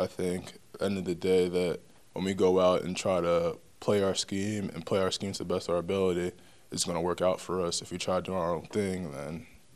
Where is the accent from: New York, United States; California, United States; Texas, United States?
New York, United States; Long Island; I grew up in Long Island, New York.